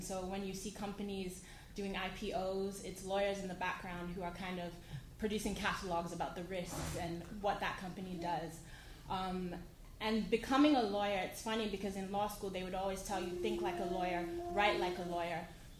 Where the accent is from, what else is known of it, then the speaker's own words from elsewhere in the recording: Nigeria; I told my dad, I'm Nigerian.